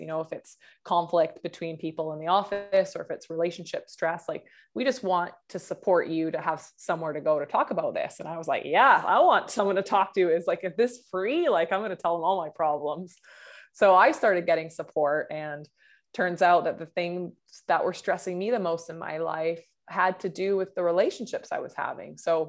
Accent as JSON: {"language": "English", "town": "Vancouver", "region": "British Columbia", "country": "Canada", "also_born_or_lived": "Sydney", "moved": "as an adult", "said": "I'm from Vancouver, BC, Canada, but I decided to travel overseas to have some fun, and backpack. Turned out I landed in Sydney, Australia"}